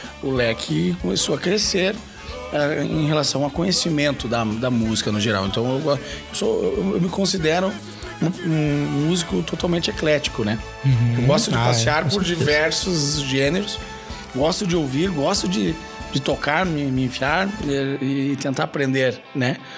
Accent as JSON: {"language": "Portuguese", "town": "São Joaquim", "region": "Santa Catarina", "country": "Brazil", "tie": "born or raised there", "said": "aos 13 anos, eu fiz conservatório de música em São Joaquim, Santa Catarina, minha cidade natal"}